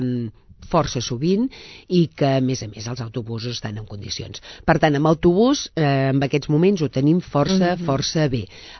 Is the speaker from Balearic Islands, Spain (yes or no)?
no; Sabadell, Catalonia, Spain; jo sóc de Sabadell